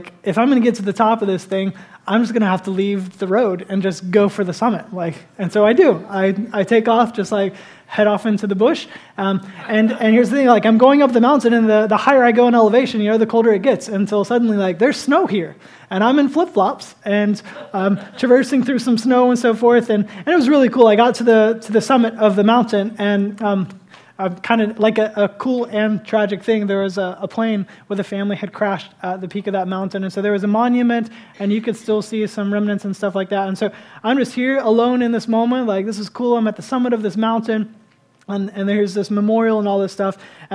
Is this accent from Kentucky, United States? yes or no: no; Florida, United States; I was born in Florida and have lived in Florida my whole life.